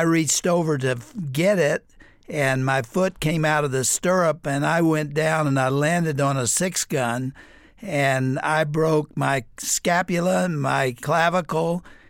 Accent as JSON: {"language": "English", "region": "Texas", "country": "United States", "tie": "born or raised there", "said": "I grew up in Texas, and so I was very, very familiar with horses and feel comfortable on them."}